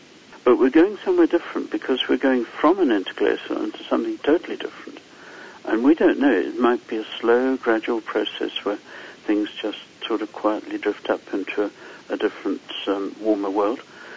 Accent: Harare, Zimbabwe; For example, my hometown in Harare in Zimbabwe, there's a landfill there that's quite frequently on fire, making lots of air pollution.

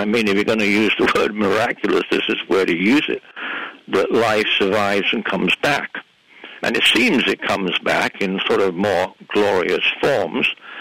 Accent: England, United Kingdom; now in Canada; I moved from England to the wonderful, attractive country of Canada and then on to the even more wonderful, attractive province of British Columbia.

